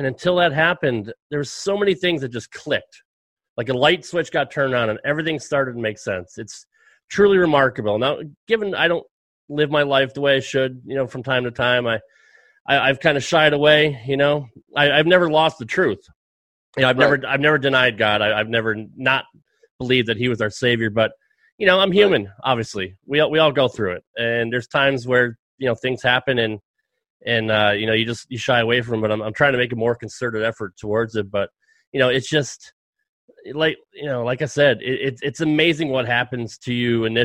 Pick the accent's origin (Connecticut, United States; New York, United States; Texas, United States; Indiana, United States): Connecticut, United States; I'm originally from Connecticut.